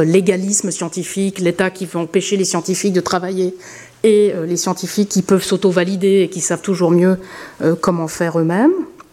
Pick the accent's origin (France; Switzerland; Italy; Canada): Switzerland; Je parle en tant que Suissesse, véritablement, de débattre au Parlement